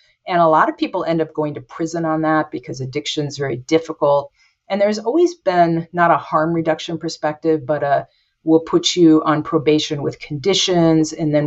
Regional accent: New Ulm, Minnesota, United States; I grew up in New Ulm, and New Ulm had the New Ulm Journal

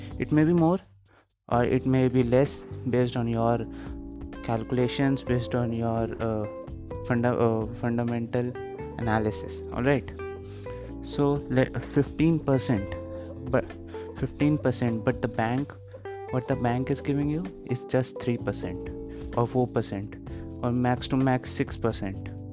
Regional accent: India; I'm from India

